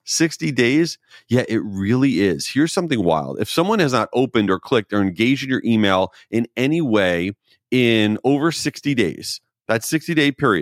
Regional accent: New York City, New York, United States; Tommy, I'm sorry for making fun, but I can because I'm from New York.

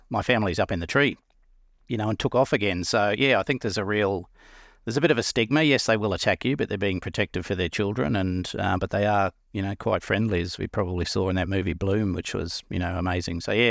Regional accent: Queensland, Australia; I grew up in Western Queensland, in a number of different places. We moved around as a family.

